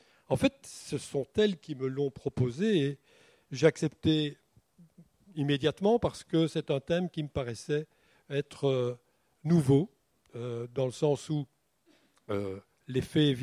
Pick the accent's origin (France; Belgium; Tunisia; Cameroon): Belgium; Je voulais des Belges, par exemple, parce que je suis belge.